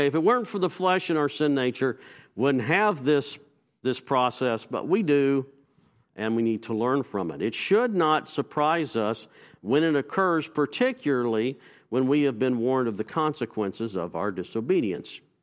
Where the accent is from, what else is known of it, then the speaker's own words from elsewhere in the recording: Virginia, United States; I was a fella at the church that I grew up in Virginia.